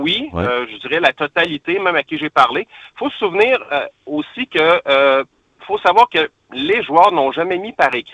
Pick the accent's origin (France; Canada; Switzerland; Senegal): Canada; Quebec City, Quebec; Ah, ben, je suis natif de Québec, alors qu'est-ce que vous en pensez? Moi, j'ai grandi